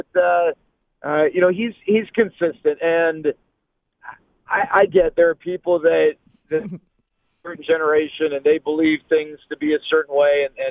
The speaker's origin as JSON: {"language": "English", "town": "Dallas", "region": "Texas", "country": "United States", "tie": "born or raised there", "said": "Amy, I grew up in Dallas. I grew up a diehard Rangers fan"}